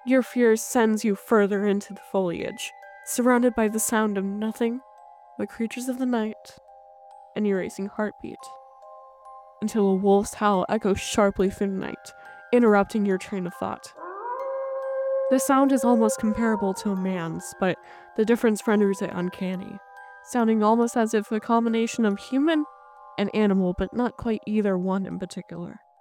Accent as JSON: {"language": "English", "region": "Pacific Northwest", "country": "United States", "tie": "born or raised there", "said": "I grew up in the Pacific Northwest"}